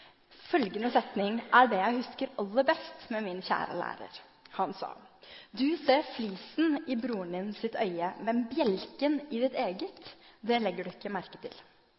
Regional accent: Drammen, Buskerud, Norway; Jeg er født og oppvokst i Drammen og vokste opp på Konnerud. Og der gikk jeg på Halmon barneskole

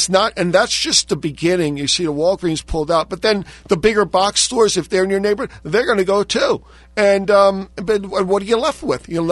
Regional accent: New Jersey, United States; I'm originally from New Jersey, and where nobody knew what a gun was, because it was just one of those places where never a need.

